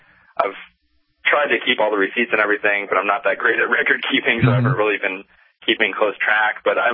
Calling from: Brattleboro, Vermont, United States; Right now we're at a hotel room in Brattleboro.

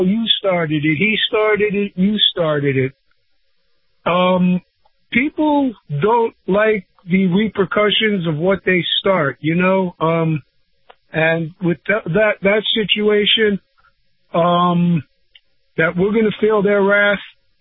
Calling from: Sarasota, Florida, United States; Hey, Kyle. … from Sarasota.

